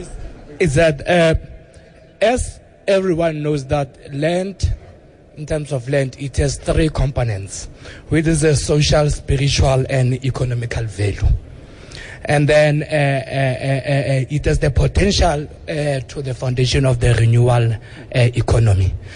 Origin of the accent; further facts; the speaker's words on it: Soweto, Gauteng, South Africa; not my money. I'm from Soweto in one of the poor informal settlements called Cliptown.